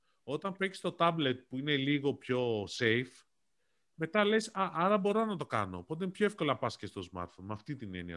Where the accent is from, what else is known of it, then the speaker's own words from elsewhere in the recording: Athens, Attica, Greece; Όχι, εδώ έχω μεγαλώσει, Αθήνα.